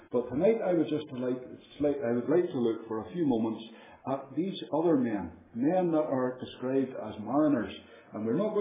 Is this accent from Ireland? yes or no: yes; Ireland; moved away; You have to remember that I'm originally from Ireland, and in Ireland they sing from the Gospel hymn book